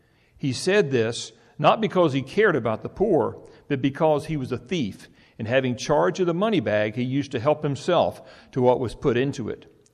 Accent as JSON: {"language": "English", "town": "Savannah", "region": "Georgia", "country": "United States", "tie": "born or raised there", "said": "Now, I grew up in Savannah, Georgia, and … was in Swainsboro, Georgia."}